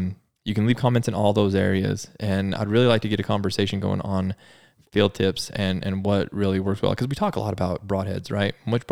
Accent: Utah, United States; I'm going to start here in my home state of Utah.

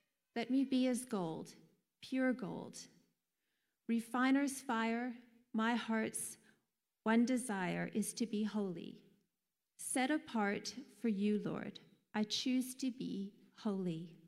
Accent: Canada; born there; Kind of like how I'm a Canadian because that's the country that I was born in.

